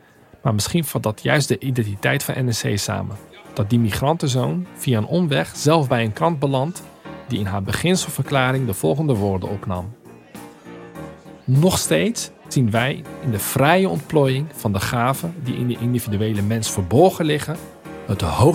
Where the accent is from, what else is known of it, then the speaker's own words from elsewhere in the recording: Rotterdam, South Holland, Netherlands; Ik grap wel eens dat ik als Rotterdammer de R in NRC probeer hoog te houden.